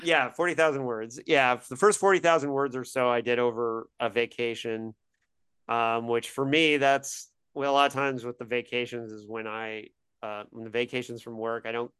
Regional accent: Indiana, United States; I'm from Indiana, so deal with it. That's the home of basketball basically.

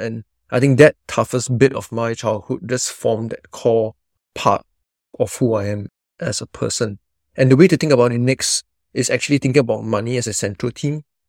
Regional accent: Singapore; I was very fortunate to be born and raised in Singapore, which is in Asia, with a younger brother to two lovely middle-income parents.

